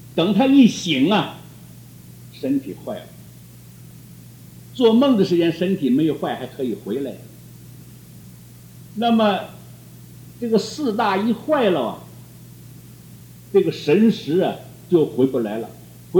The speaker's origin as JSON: {"language": "Chinese", "country": "Taiwan", "said": "说我们台湾人讲说八度药"}